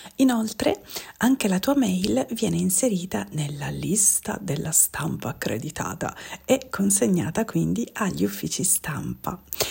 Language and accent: Italian; Calabria, Italy; Sono calabrese.